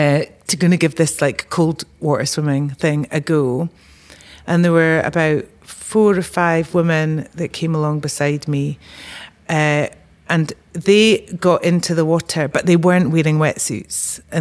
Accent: Scotland, United Kingdom; also born or lived in Bristol; now in Cumbria, United Kingdom; I moved to Cumbria from Bristol. So I'm from the northeast of Scotland. So when I was wee, I used to get put into, you know, bodies of water

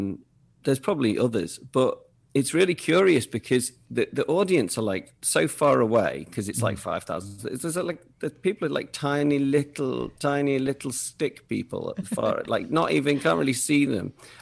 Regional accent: Southport, North West England, United Kingdom; I'm from Southport, so it's not like it's a Merseyside kind of. I went even more Scouse for him, you know.

